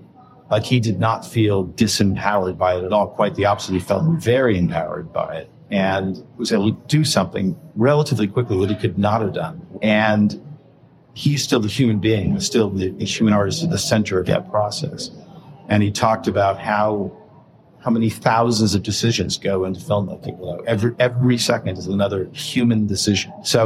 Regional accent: United States; We do lots of stuff with the US, obviously, because I'm American, streaming platforms.

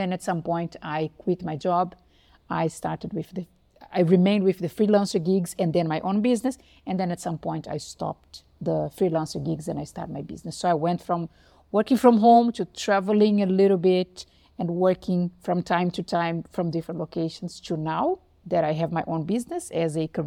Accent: Brazil; moved away; also born or lived in Spain; I'm from Brazil. Then I moved to Spain. I lived many years in Spain

